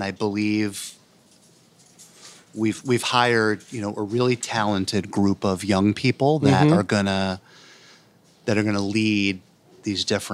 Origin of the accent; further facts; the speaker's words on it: Connecticut, United States; I grew up in this area. I grew up in Connecticut.